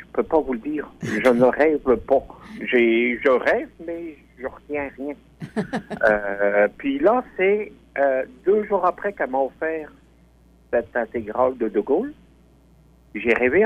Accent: Belgium; now in Quebec, Canada; Oui, je suis de Belgique. Ça fait 23 ans que j'habite au Québec.

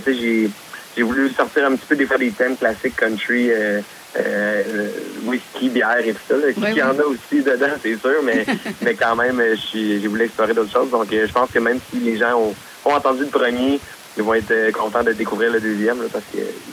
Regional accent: Lavaltrie, Quebec, Canada; Moi, je viens de Lanaudière, donc dans le coin, en banlieue de Montréal.

